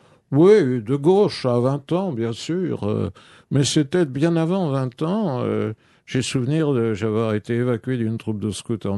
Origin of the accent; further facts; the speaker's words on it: Paris, Île-de-France, France; born there; Je suis né à Paris, de parents nés à Paris, de grands-parents qui pour la moitié étaient nés à Paris. Et qui avaient des attaches. D'un côté de ma mère, c'était la Bretagne, de l'autre côté de mon père, c'était les Vosges. Mais j'étais l'enfant de deux Parisiens vraiment viscéraux